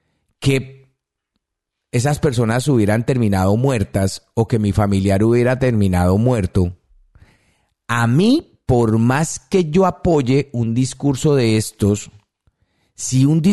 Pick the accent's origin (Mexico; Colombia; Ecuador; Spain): Colombia; Tolima; como yo soy del Tolima